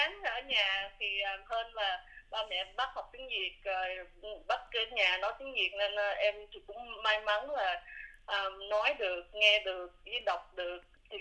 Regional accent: Melbourne, Victoria, Australia; và mình đã sinh và lớn lên ở nước Úc, ở tại Melbourne, Footscray, cùng với gia đình. Ba mẹ … là người tị nạn đến Úc vào năm 83.

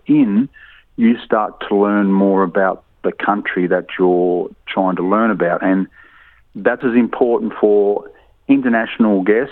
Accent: Australia; I'm obviously Radri. I'm very proud of that. And I'm also Australian.

